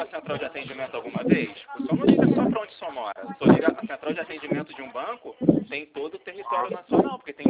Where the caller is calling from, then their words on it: Rio de Janeiro, Brazil; Do Rio de Janeiro.